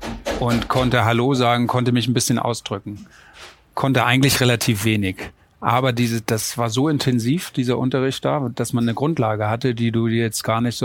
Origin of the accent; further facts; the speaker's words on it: Hamburg, Germany; also als Hamburger hatte ich Kontakte zum Hamburger Hafen